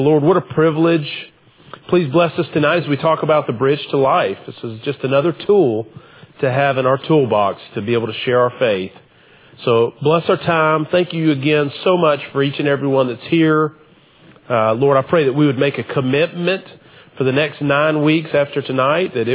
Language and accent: English; Homewood, United States; I grew up in Homewood, went to Homewood High School, but did not grow up in a Christian home.